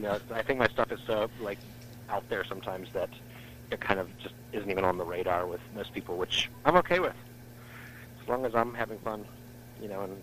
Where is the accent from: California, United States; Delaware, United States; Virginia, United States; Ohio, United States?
Virginia, United States; I'm from Virginia, which is close to North Carolina